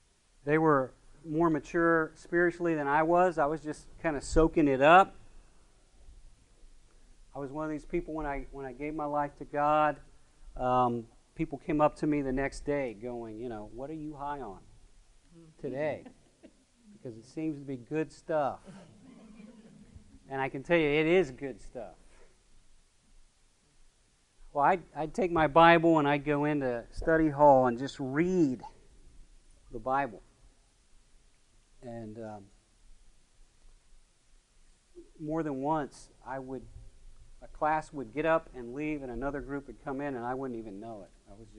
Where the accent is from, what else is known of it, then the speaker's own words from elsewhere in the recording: Chillicothe, Ohio, United States; I am not from Xenos, although I've known Dennis for a long time. Let me tell you my story. I grew up in a place called Chillicothe, Ohio.